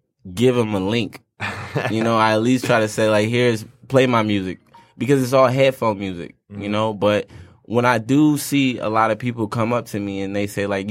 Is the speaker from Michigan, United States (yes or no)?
yes; Detroit, Michigan, United States; And I, like I said, I'm from Detroit, you know, and, like, DTW, we abbreviated